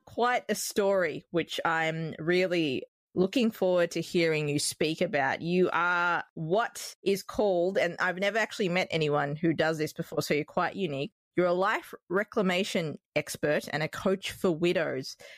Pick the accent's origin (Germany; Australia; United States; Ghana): Australia; accent: Australian; My Australian accent can tend to skew things.